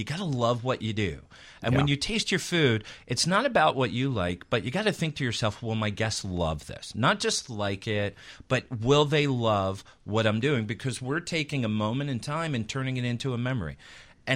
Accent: Philadelphia, Pennsylvania, United States; I grew up in Philadelphia, and I ended up out here.

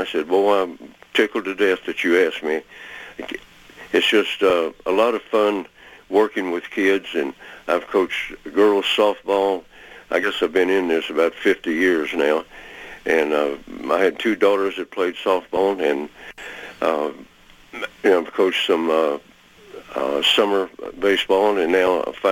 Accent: San Antonio, Texas, United States; Jerry Grody and I grew up together in San Antonio.

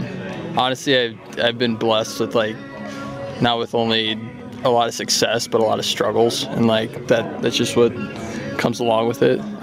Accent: Nebraska, United States; So we were actually in Omaha, and I'm from Nebraska, so my entire family was there.

